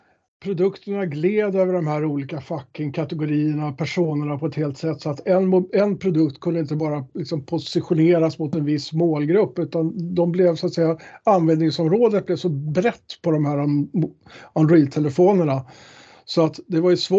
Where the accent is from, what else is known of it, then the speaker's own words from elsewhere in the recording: Sweden; Jag är svensk och jag började i Sverige